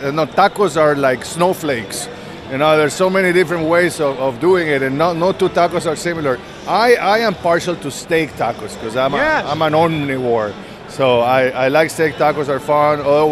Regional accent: Costa Rica; now in Vermont, United States; I'm originally from Costa Rica. Are you? Yeah, but I've been in Vermont since 2000 and in the States since 1992, so I've lived in the United States more than I lived in Costa Rica.

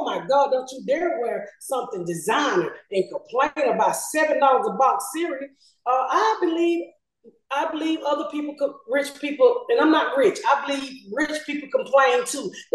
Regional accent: Atlanta, Georgia, United States; So I'm from the South. You have to learn how to do something called joning. People call it different from different place, you know, sides of the world. But here in Atlanta, we call it down South, we call it joning.

